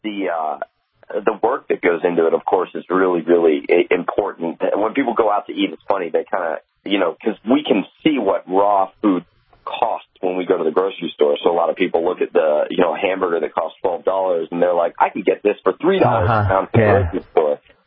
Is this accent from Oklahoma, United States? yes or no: no; Bridgewater, New Jersey, United States; now in California, United States; So I'm a Taylor Ham guy, so I'm more northern Jersey, Bridgewater.